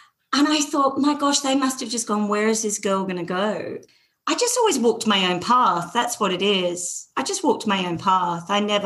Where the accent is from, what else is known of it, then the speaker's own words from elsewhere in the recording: Perth, Western Australia, Australia; I was from Perth, from a suburb that there was not a lot of culture in Perth.